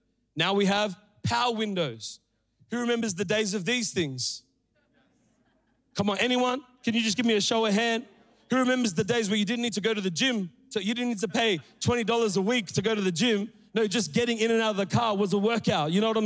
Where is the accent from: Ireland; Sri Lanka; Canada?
Sri Lanka; I grew up as a Sri Lankan. For those of you who don't know, I'm from Sri Lanka. That's my culture, that's my people.